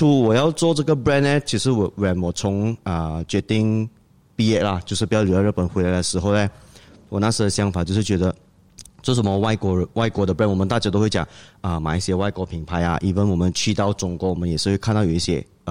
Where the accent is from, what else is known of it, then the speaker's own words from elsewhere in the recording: Malaysia; 就是我不会因为我们是东南亚人、马来西亚人而降低我们应该做